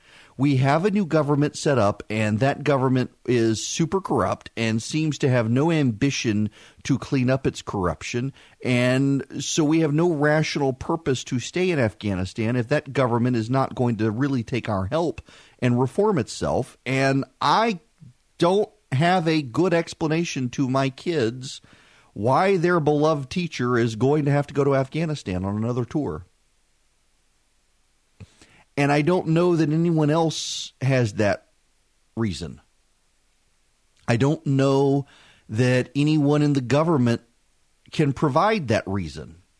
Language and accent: English; Dubai, United Arab Emirates; I grew up in the Middle East. My family served as a place for the enlisted in the 5th Fleet to come and relax whenever they would come into dry docks in Dubai.